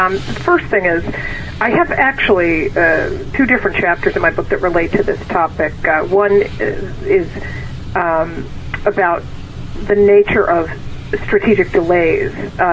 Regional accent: United States; it's to me, as an American, it's probably one of the most frustrating and offensive things

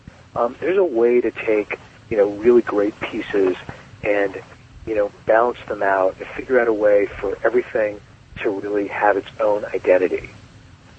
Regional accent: Seattle, Washington, United States; I grew up in Seattle, Washington, and, you know, this great little house in a nice community.

